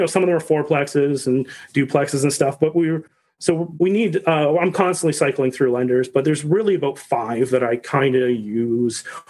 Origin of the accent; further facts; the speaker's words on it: Canada; So as a Canadian, I'm considered a foreign national.